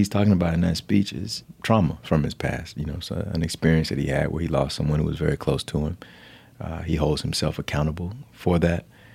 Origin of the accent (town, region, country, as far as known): Alabama, United States; born or raised there